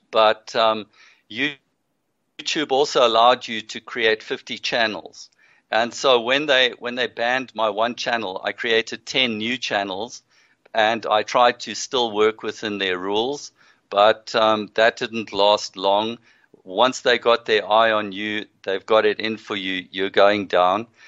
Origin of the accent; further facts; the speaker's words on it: Zimbabwe; now in South Africa; I come originally from Rhodesia, moved to South Africa 41 years ago. My parents are originally from South Africa.